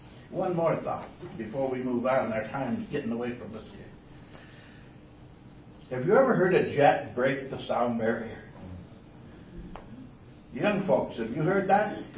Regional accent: Cadillac, Michigan, United States; But I grew up in Cadillac, 100 miles north of here. And Cadillac is next to the highest place anywhere in the state of Michigan. And there on that farm, we had a big hill.

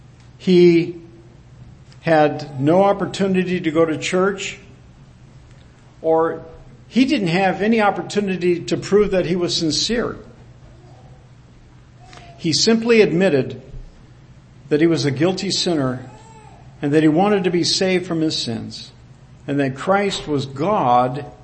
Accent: Clermont, Florida, United States; Someone's from Claremont, Florida, so I'm from Claremont too.

